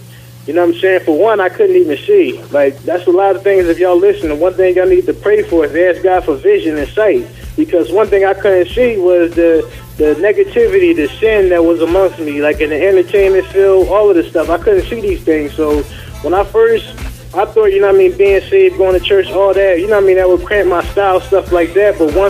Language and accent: English; Philadelphia, Pennsylvania, United States; I grew up in Philadelphia, North Philadelphia to be exact. That's one of like the toughest parts of Philadelphia.